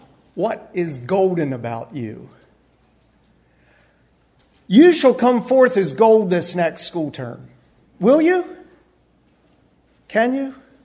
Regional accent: Bedford, Pennsylvania, United States; I'm from Bedford, Pennsylvania. And I am enjoying Oregon for the first time.

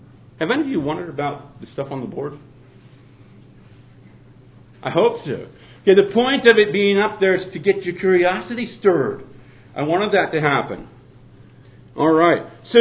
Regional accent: Missouri, United States; born there; I was born in Missouri

